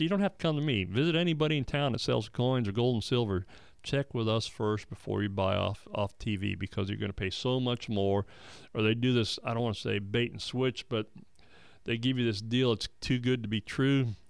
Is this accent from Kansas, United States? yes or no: no; Texas, United States; I was in the Navy for 20 years, so I moved around a lot. And I'm from Texas, and I talk a lot about Texas. I go to Texas a lot.